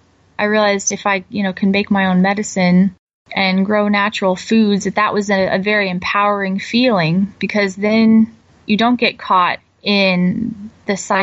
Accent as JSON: {"language": "English", "region": "Missouri", "country": "United States", "tie": "born or raised there", "also_born_or_lived": "Montana", "said": "So I claim Southeast Missouri as my home. I was born in Montana. My dad was in the Air Force until I was about 5 years old, but then we made our way back here because my grandparents live here on both sides of the family."}